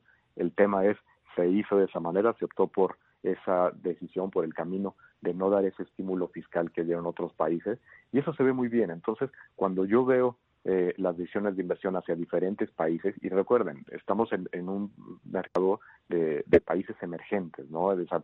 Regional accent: Mexico; como mexicanos tendemos a ver las cosas

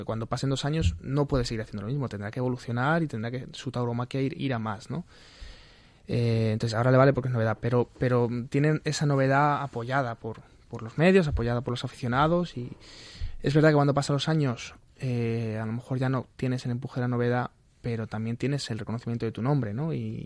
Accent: Fuenlabrada, Community of Madrid, Spain; Es un torero de mi pueblo, que de Fuenlabrada

